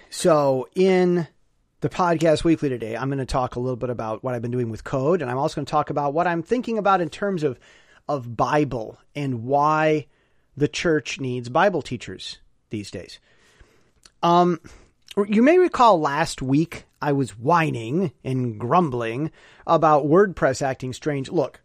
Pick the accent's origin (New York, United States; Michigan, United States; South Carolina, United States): Michigan, United States; Well, see, I'm from Michigan and we have a joke.